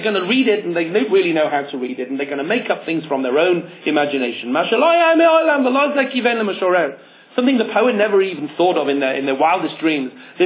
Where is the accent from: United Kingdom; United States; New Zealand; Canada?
United Kingdom; England; I'm English anyway. What do I know? Nothing. We have our own political issues in England.